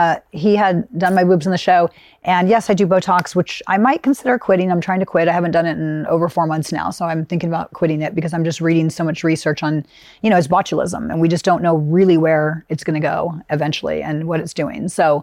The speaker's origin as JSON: {"language": "English", "region": "California", "country": "United States", "tie": "born or raised there", "said": "I think I was the only original girl on RHOC that was born and raised in Orange County."}